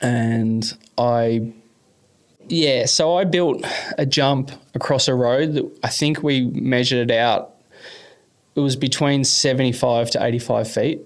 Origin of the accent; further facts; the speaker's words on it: Mansfield, Victoria, Australia; also born or lived in Melbourne; So I grew up in Mansfield. I moved there a little bit late primary school.